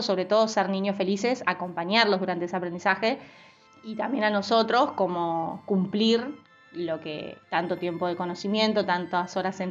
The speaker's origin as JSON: {"language": "Spanish", "region": "Entre Ríos", "country": "Argentina", "moved": "yes", "lives_now": "Buenos Aires, Argentina", "said": "Yo soy del interior, soy de Entre Ríos, y cuando me vine a estudiar a Buenos Aires"}